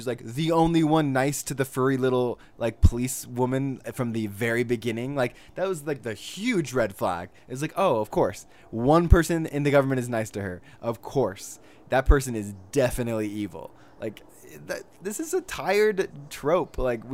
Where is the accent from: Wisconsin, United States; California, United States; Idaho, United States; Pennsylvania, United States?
California, United States; I'm from California. It was the same day. I'm very familiar.